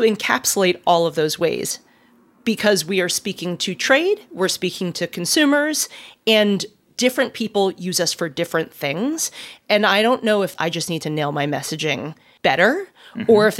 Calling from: Brooklyn, New York, United States; I am calling in from Brooklyn, New York

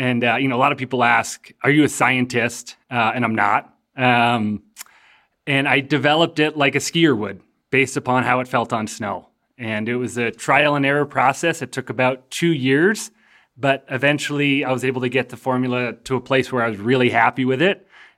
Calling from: Carbondale, Colorado, United States; I'm calling in from Carbondale, Colorado

